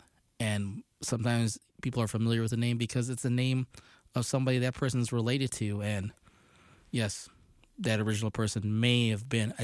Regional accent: United States; born there; I've always found it ironic, as a Filipino-American who is born here in the United States

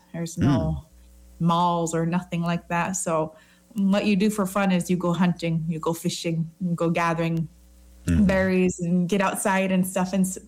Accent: Unalakleet, Alaska, United States; Just growing up in Unalakleet. You know, this is kind of just based off of my life growing up there.

